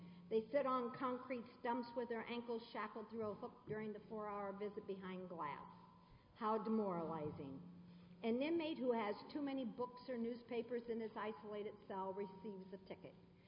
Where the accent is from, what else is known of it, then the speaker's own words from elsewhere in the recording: Quincy, Illinois, United States; from Quincy, Illinois.